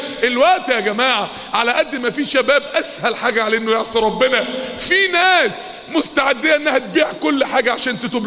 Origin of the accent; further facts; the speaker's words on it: Mansoura, Dakahlia, Egypt; كل ما نادي كان مهجور عندنا في المنصورة دخلته كده من ايام